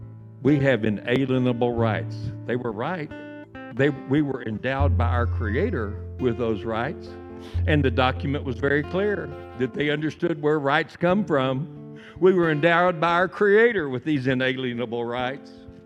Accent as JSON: {"language": "English", "region": "Texas", "country": "United States", "said": "I'm a Texan. Nobody ever enslaved me, thank you very much."}